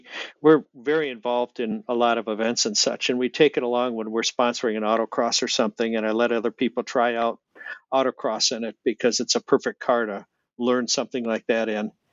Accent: Pennsylvania, United States; And we're all from Pennsylvania, Altoona area and Johnstown area and so on and so forth.

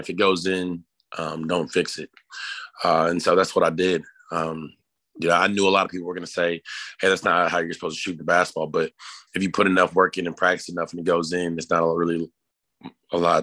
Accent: Arkansas, United States; now in Salt Lake City, United States; Well, you know, I grew up in Arkansas. I'd never been outside of Arkansas then for road games and AU tournaments.

